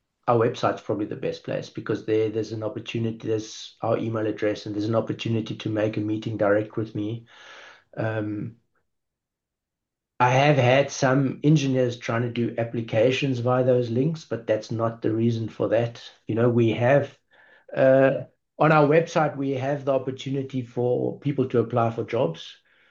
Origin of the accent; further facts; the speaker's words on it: South Africa; I was fr coming from Italian parents, but I was born and grew up in South Africa and studied in South Africa